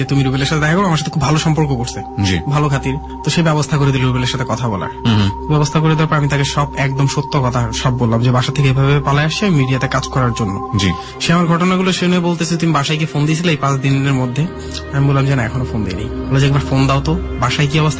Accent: Chittagong, Chittagong Division, Bangladesh; আমাদের গ্রামের বাড়িও কিন্তু চট্টগ্রাম হোম ডিস্ট্রিক্ট।

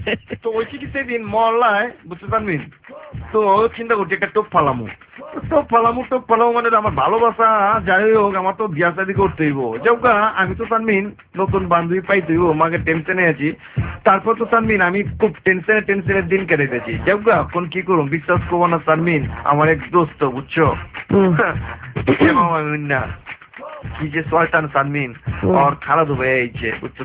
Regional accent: Dhaka, Dhaka Division, Bangladesh; আমি অক্ষণ পুরান ঢাকার পোলা

